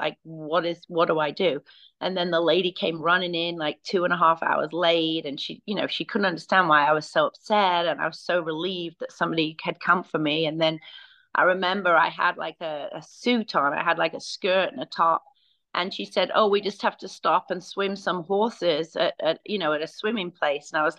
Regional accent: United States; born there; I was fortunate that I was born in the United States when my parents were here. My father had a career here.

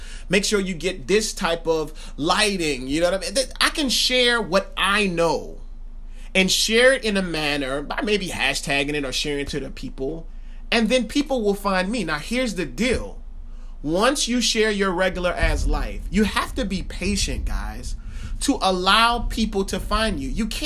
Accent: Marietta, Georgia, United States; I grew up in Marietta, Georgia. I eventually moved to Columbus, Georgia.

